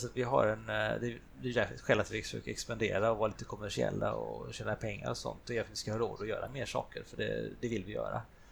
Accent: Sweden; som svensk är man bortskämd med enkelhet i betalningsmedel

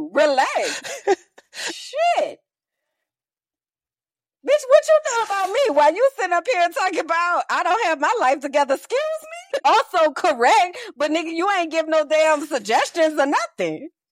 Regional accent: New Orleans, Louisiana, United States; Now I got to show your ass I'm from New Orleans

